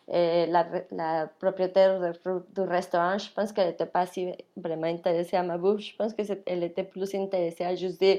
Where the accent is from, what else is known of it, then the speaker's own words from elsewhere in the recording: Mexico City, Mexico; moved away as an adult; J'ai grandi au Mexico City